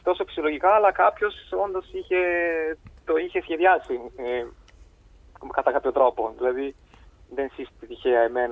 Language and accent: Greek; Milan, Lombardy, Italy; Greek is a second language; now in Greece; Είμαι από το Μιλάνο.